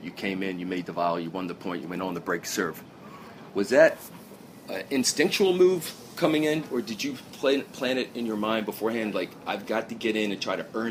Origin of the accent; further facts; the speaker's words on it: Baltimore, Maryland, United States; I'd like to acknowledge my hometown, also 1300 in Baltimore.